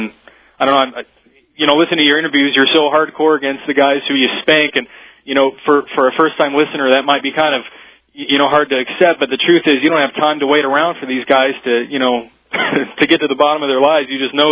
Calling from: Las Vegas, Nevada, United States; I'm calling from Las Vegas.

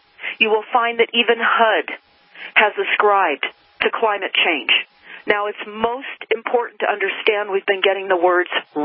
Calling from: California, United States; I am broadcasting today from Northern California, the wine country, the Santa Rosa, Napa area

